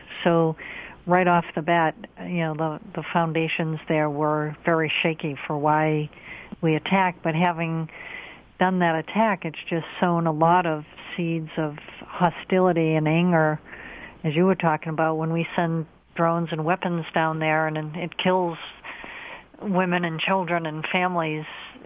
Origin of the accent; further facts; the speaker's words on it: New England, United States; You know, I'm from New England.